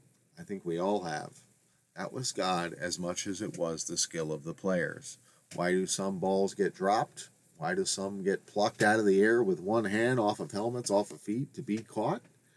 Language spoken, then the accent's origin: English; New York, United States; resisted just going with the New York teams because I was from New York State